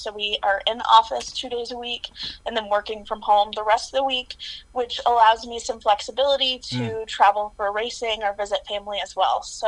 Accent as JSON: {"language": "English", "town": "DeSoto", "region": "Kansas", "country": "United States", "said": "I'm originally from DeSoto, Kansas. I go to school in Indiana."}